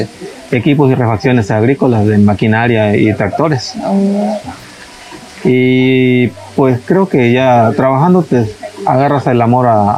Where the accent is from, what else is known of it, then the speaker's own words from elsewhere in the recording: Tapachula, Chiapas, Mexico; Bueno, yo soy originario de Tapachula, Chiapas.